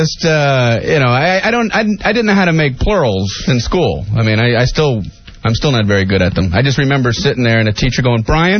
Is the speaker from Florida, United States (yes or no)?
yes; Miami, Florida, United States; and I grew up in Miami, Florida. They had farm stores down there, which is the same kind of thing.